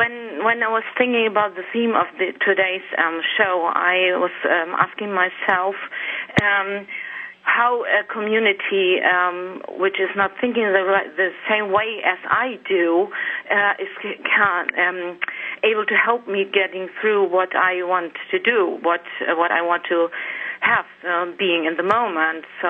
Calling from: Schleswig-Holstein, Germany; English is a second language; I'm calling in from Germany. It's a nice town called Bachterheide. It's near Hamburg.

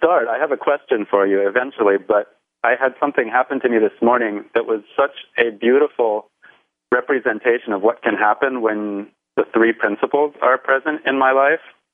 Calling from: New York City, New York, United States; I'm calling from New York City.

